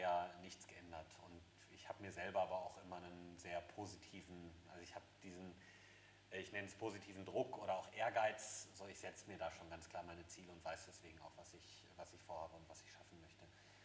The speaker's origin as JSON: {"language": "German", "town": "Cologne", "region": "North Rhine-Westphalia", "country": "Germany", "said": "Und da sage ich als Kölner, was mir im Herzen wehtut, weil ich jeden Tag pendel."}